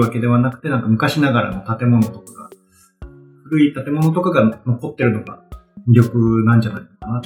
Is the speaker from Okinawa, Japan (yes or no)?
no; Kisarazu, Chiba, Japan; also born or lived in Tokyo; 生まれてから、僕は、はい、高校卒業までは、千葉の木更津出身なので、木更津で、育ったんです、ね。そこから東京に行って、